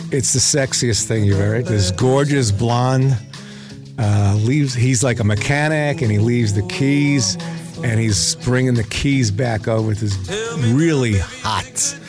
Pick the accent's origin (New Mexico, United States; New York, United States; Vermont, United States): New York, United States; So we're from New York, and we just started growing sideburns.